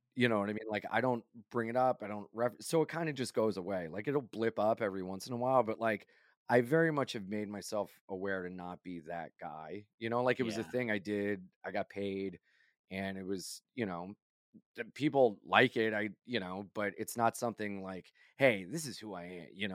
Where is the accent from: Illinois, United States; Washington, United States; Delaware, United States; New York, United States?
Delaware, United States; Wilmington; I grew up in Wilmington, Delaware. It was a very homogenous area.